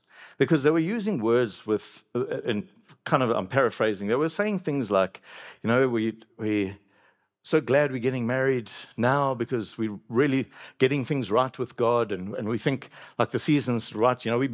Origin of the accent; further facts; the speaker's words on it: Durban, KwaZulu-Natal, South Africa; it was in Afrikaans, and I was born and bred in Durban, so I struggled with it.